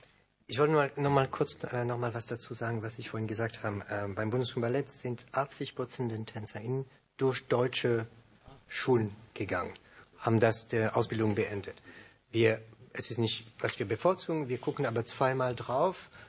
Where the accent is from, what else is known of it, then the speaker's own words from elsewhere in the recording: France; German is a second language; now in Germany; Ich bin Franzose.